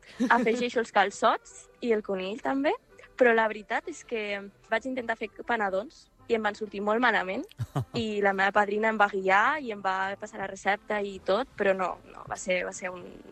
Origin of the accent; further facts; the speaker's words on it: Lleida, Catalonia, Spain; now in Germany; o almenys jo, que sóc de Lleida i allí no hi plou cada dia.